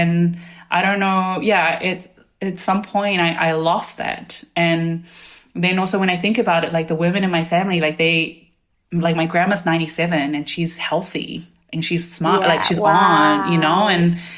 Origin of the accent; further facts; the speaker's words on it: New Zealand; I grew up in New Zealand, so I grew up with Western culture